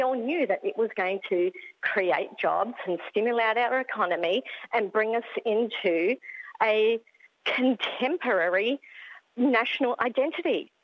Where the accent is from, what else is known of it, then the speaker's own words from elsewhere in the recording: Adelaide, South Australia, Australia; born there; I was born in Adelaide, yes.